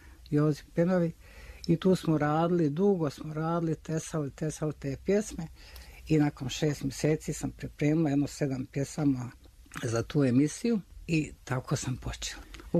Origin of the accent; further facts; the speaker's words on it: Sarajevo, Federation of Bosnia and Herzegovina, Bosnia & Herzegovina; Srednju isto u Sarajevu.